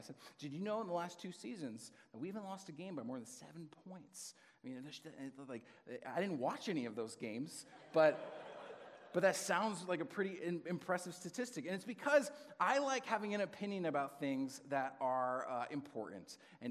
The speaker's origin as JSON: {"language": "English", "region": "New England", "country": "United States", "tie": "born or raised there", "said": "especially I grew up in New England, but we don't have to talk about that."}